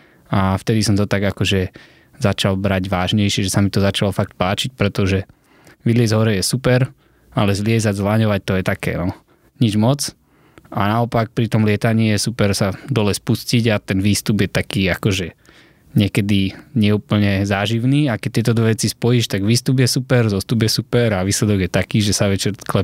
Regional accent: Kremnica, Banská Bystrica Region, Slovakia; born or raised there; also born or lived in Stará Ľubovňa

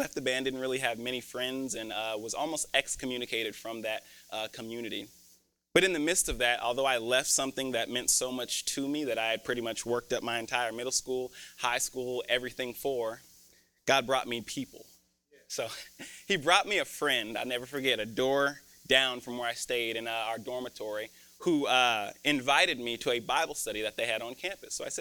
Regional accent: Colorado Springs, Colorado, United States; Now, I told you guys earlier, I'm from Colorado, Colorado Springs, Colorado. So when I came here, everyone asked me, oh, I didn't know there was black people in Colorado.

